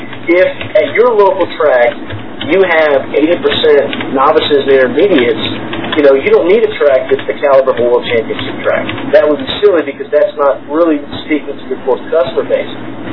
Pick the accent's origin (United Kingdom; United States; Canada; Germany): Canada; As a Canadian, the only races New York, PA, and in the NBL National Series